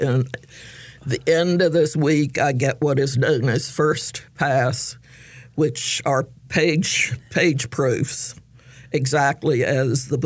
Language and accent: English; Raleigh, North Carolina, United States; also born or lived in New York; I mean, I grew up in Raleigh, and then I lived in New York forever